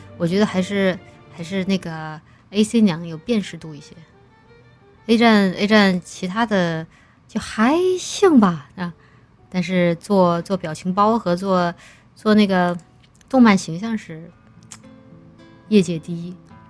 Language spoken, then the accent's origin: Chinese; Chongqing, China